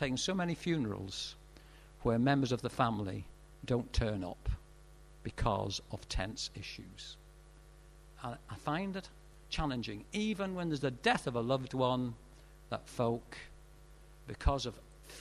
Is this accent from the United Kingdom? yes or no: yes; Northern Ireland, United Kingdom; I was brought up in Northern Ireland